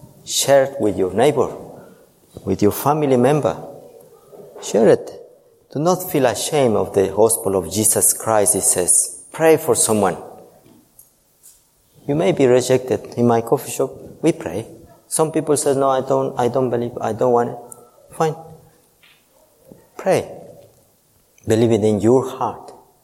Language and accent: English; Ecuador; I come from Ecuador. It's very hard to be Christian there.